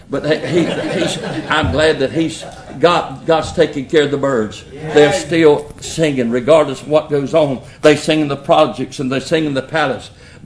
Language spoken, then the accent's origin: English; North Carolina, United States; And as a young boy growing up in North Carolina